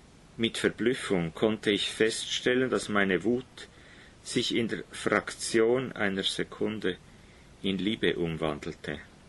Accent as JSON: {"language": "German", "country": "Switzerland"}